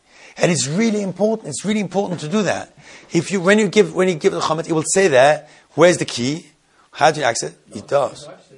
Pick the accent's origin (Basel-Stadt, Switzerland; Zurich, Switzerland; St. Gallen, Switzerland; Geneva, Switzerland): Zurich, Switzerland; When I was brought up in Zurich